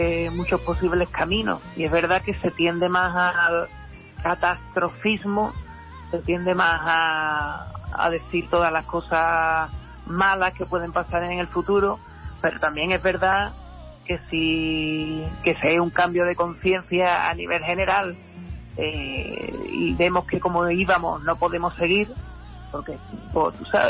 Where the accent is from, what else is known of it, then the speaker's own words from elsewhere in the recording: Andalusia, Spain; Aquí, de vuelta por mi tierra